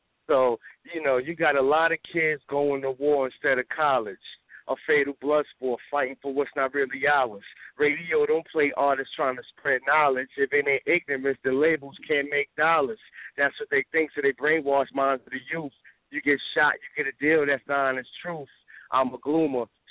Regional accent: Queens, New York, United States; I'm from South Jamaica, Queens, so my upbringing was hip-hop

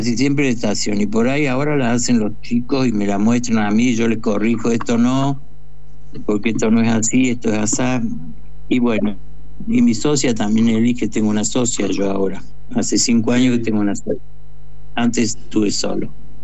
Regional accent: Córdoba, Argentina; yo vivía en Córdoba, soy cordobés

